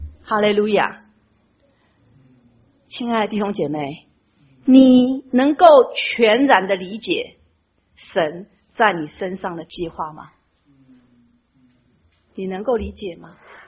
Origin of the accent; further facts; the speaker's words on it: China; 今天是普尔节，也是我们中国人的元宵节